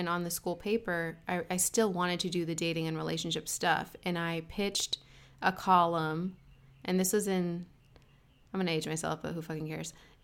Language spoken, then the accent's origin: English; Arcadia, California, United States; Southern California, Arcadia. Good old Arcadia. I love Arcadia. That's a nice little town.